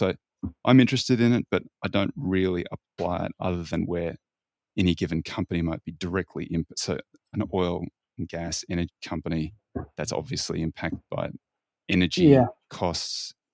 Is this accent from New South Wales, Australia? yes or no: no; Queensland, Australia; I want my Reds rugby in my hometown in Queensland to win